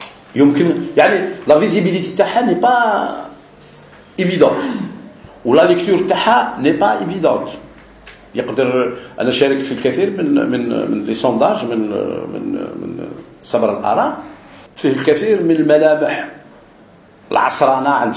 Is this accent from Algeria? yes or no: yes; Algeria; مازال عندنا في الجزائر فيه صعوب فيه نوع من الانقساميه الثقافويه اللغويه